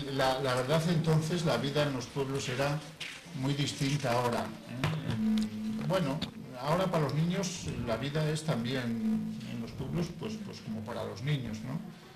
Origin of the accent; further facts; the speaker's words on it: Castile and León, Spain; yo soy de pueblo, yo soy de Colmillo de los Oteros, que es un pueblo muy cerca de aquí, del Burgo Ranero